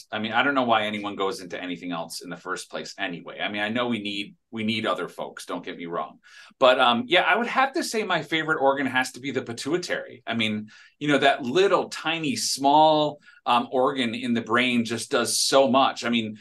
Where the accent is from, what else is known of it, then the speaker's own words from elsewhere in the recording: Troy, New York, United States; So I'm originally from Troy, New York, which is across the river from Albany and kind of the middle of the state.